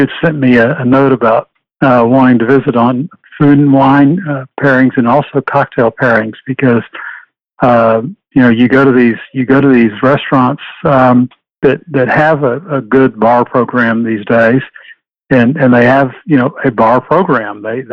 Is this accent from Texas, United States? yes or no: yes; Houston, Texas, United States; I'm a native Houstonian. Was born and raised in Houston, went to Sharpstown High School, went to the University of Houston.